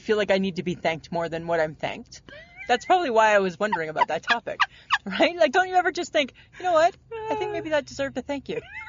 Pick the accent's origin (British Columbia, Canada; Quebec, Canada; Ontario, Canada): Ontario, Canada; accent: Ontario; That's... Is that my Ontario accent?